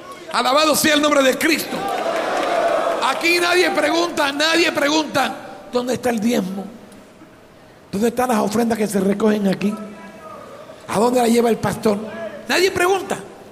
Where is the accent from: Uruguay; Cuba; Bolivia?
Cuba; now in Peru